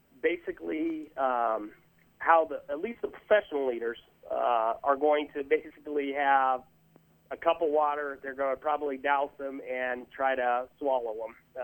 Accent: Nebraska, United States; I'm from Shatter, Nebraska, and you know, everybody has a little bit of a different recipe

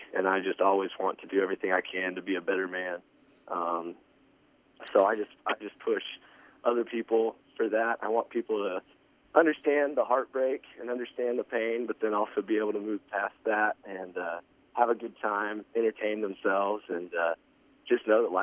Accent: Texas, United States; Well, I grew up in Texas, and I've been singing since I was a little kid

